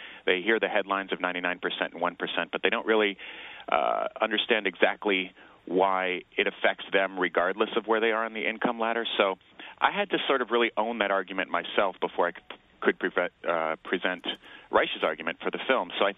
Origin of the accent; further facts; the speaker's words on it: New York, United States; I grew up in Washington Heights, right across the George Washington Bridge